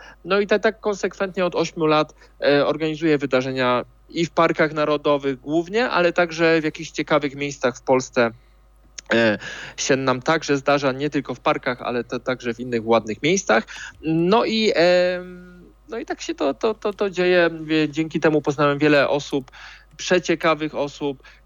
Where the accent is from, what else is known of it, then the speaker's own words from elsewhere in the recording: Jastrzębie-Zdrój, Silesian Voivodeship, Poland; ja pochodzę z Jastrzębia Zdroju, więc górnictwo we krwi, że tak powiem.